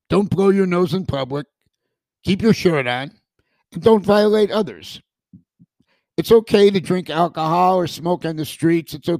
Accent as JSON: {"language": "English", "country": "United States", "said": "I was the first American that most of them ever met."}